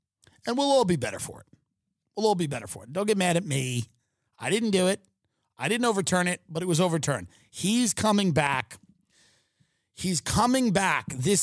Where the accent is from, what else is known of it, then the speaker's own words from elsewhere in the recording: Maryland, United States; You grew up in the South, right? I grew up in Maryland. Same thing.